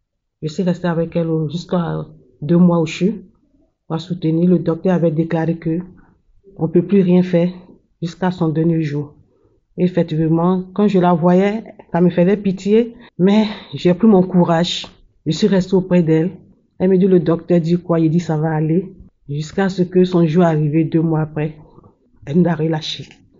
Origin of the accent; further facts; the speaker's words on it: Côte d’Ivoire; je suis ivoirienne. Mon histoire, c'est la dernière demeure de ma mère. Quand j'étais en Afrique